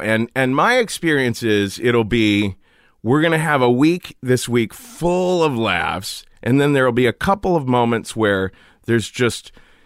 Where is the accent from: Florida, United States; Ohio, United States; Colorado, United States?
Ohio, United States; Cincinnati; I grew up in Cincinnati